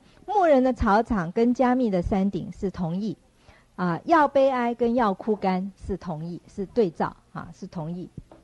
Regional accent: China; 我们中国人写诗歌我们是押韵，犹太人的诗歌不是押韵

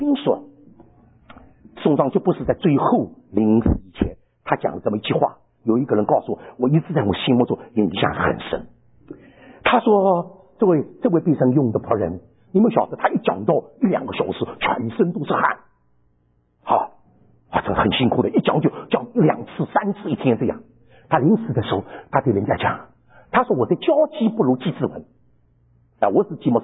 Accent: Sichuan, China; 这个好像我们四川人讲的话叫茶壶里的汤圆有肚子里有货倒不出来。

